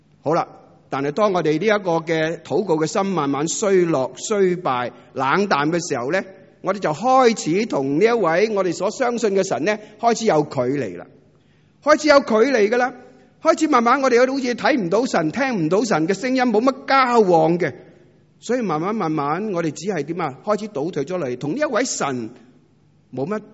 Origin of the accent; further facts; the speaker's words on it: Hong Kong; 大家都知道我哋香港人特别忙碌系嘛